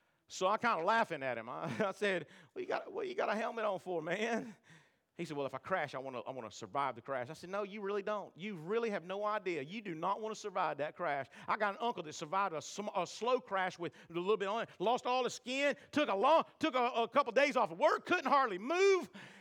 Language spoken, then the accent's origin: English; Florida, United States; I come from Florida where it's hot.